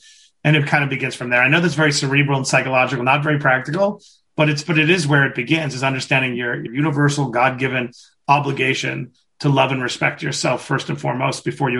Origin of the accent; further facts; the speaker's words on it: Queens, New York, United States; We're both from Queens.